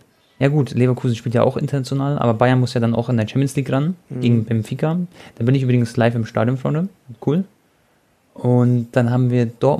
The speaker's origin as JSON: {"language": "German", "country": "Croatia", "said": "ich bin Kroate"}